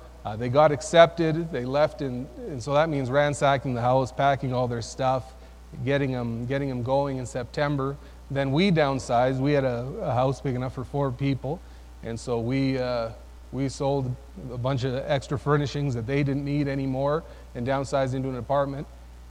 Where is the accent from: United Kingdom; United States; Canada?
Canada; if you haven't noticed, I'm Canadian.